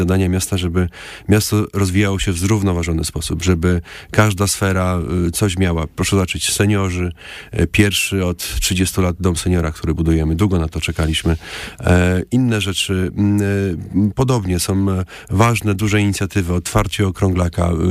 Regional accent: Opole, Opole Voivodeship, Poland; urodziłem się w Opolu, tu wychowałem się, tu kończyłem szkołę, tu mam przyjaciół, rodzinę, bliższą, dalszą, więc jestem bardzo mocno związany z Opolem.

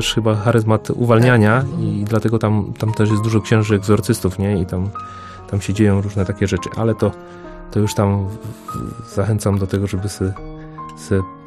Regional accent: Gliwice, Silesian Voivodeship, Poland; Ja pochodzę z dzielnicy Gliwic-Sośnica

